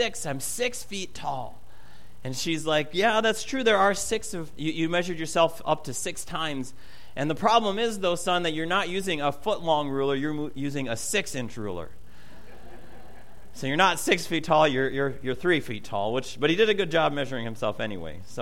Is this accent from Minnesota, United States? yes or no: yes; Minnesota, United States; I'm from Minnesota, and I have that jersey.